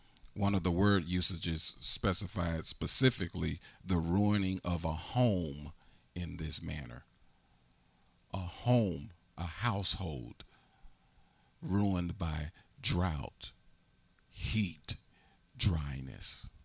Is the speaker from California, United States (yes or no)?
no; Harrisburg, Pennsylvania, United States; born there; It's sort of like I was born in Harrisburg and it was like this when I got here. It's been like this all of my life